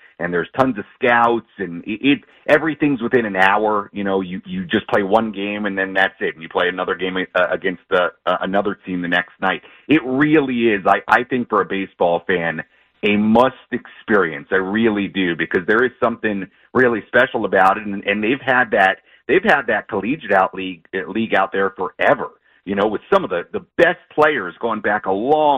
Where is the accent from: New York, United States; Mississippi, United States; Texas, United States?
New York, United States; So Boston, you know, I've been to Boston a lot growing up in New York